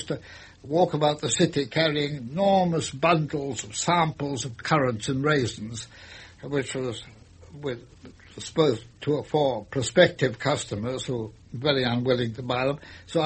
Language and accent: English; Hendon, London, United Kingdom; Well, I was born in Hendon and lived round about London most of my time until the First War.